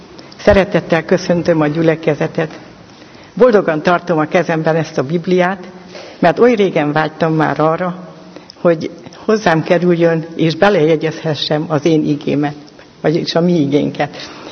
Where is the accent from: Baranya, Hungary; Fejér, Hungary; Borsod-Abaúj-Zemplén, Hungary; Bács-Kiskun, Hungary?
Borsod-Abaúj-Zemplén, Hungary; Miskolc melletti községben nevelkedtem, 12 éves koromban konfirmáltam, szüleim vallásosak voltak, és ilyen szellemben neveltek minket.